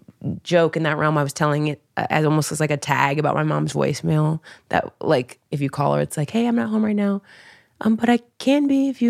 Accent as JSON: {"language": "English", "town": "Dayton", "region": "Ohio", "country": "United States", "tie": "born or raised there", "said": "I grew up in Dayton, Ohio. My mom still lives at home."}